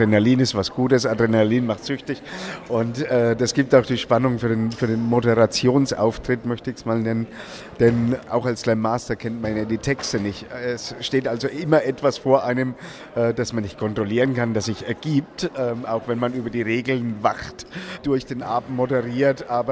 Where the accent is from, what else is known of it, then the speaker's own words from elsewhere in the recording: Schweinfurt, Bavaria, Germany; ich bin aus Schweinfurt.